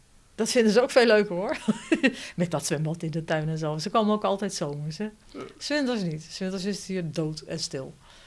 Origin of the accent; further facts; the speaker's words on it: Rotterdam, South Holland, Netherlands; Ik ben Rotterdammer, ik blijf Rotterdammer. Altijd. Ik kom alleen een stukje verder van mijn geboortegrond.